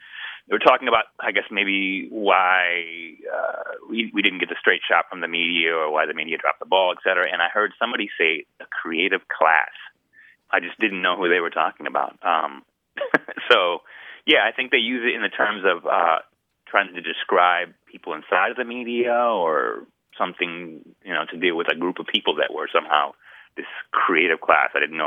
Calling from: California, United States; I'm calling from Northern California, Humboldt State.

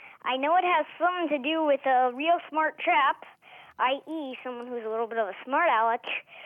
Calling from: Dallas, Texas, United States; I'm calling from Dallas, Texas.

